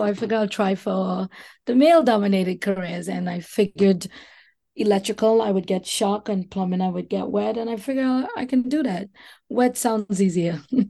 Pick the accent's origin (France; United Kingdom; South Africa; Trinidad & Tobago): Trinidad & Tobago; growing up in Trinidad and Tobago, being the girl in the plumbing